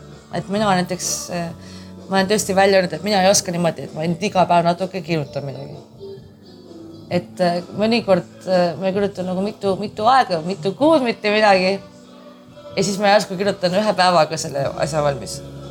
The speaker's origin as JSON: {"language": "Estonian", "region": "Saare County", "country": "Estonia", "said": "Ja kui me oleme saarlased"}